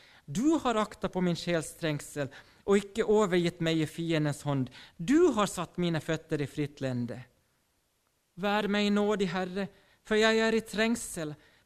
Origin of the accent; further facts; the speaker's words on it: Finland; now in Sweden; Det är ju så att när jag kom från Finland, dock jag tränger bara ta en tur över gränsen. Så ser dock att vi finländare